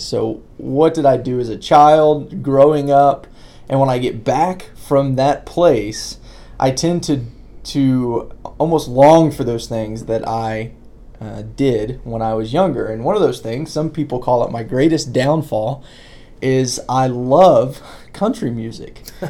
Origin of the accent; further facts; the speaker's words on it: Pensacola, Florida, United States; growing up in Pensacola, I came from a church where one of the missions was to convert Christians to Christianity.